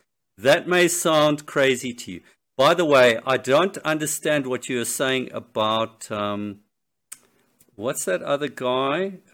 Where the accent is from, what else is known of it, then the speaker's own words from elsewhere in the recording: United States; Meanwhile, I'm an American supremacist, okay?